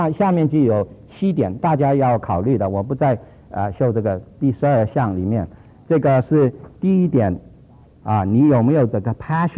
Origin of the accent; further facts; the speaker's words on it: China; 能够改变我们中国人要面子的文化